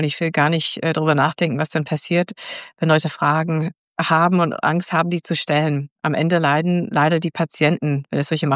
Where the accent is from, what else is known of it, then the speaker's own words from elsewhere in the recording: United States; Und in Amerika, wo ich herkomme